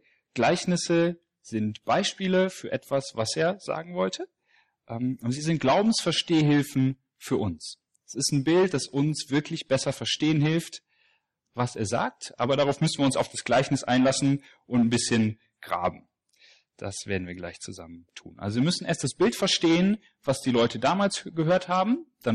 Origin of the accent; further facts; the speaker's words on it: Potsdam, Brandenburg, Germany; now in Giessen, Germany; Ich bin seit 3 Wochen hier in Gießen, ich komme aus Gießen, Entschuldigung, in Potsdam, ich weiß ganz genau, wo ich bin. Meine Frau und ich, wir sind hierher gezogen